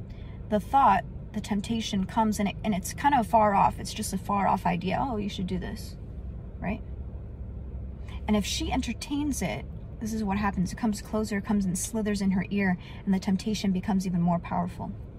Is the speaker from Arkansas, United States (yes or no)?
no; Miami, Florida, United States; because I'm from Miami, so people say, like, you know, I can throw hands